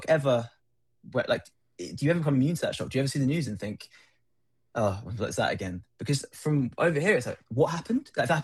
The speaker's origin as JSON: {"language": "English", "country": "United Kingdom", "said": "sometimes it feels a little bit like that as a British person looking in at American politics"}